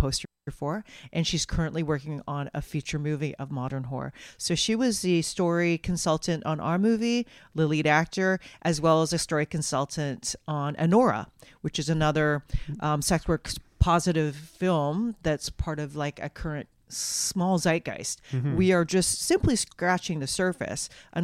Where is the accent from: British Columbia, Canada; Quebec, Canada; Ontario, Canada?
British Columbia, Canada; Lynn Valley; I was raised in Lynn Valley and I'm like first gen Chinese Canadian.